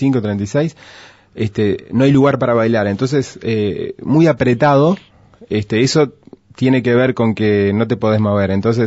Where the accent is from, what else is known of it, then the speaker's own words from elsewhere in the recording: Uruguay; yo soy más uruguayo que todos